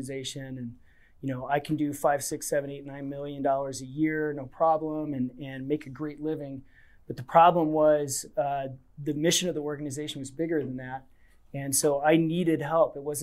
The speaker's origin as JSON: {"language": "English", "town": "Leavenworth", "region": "Kansas", "country": "United States", "tie": "born or raised there", "said": "So I grew up in Leavenworth, Kansas, and you know, it was great for that town."}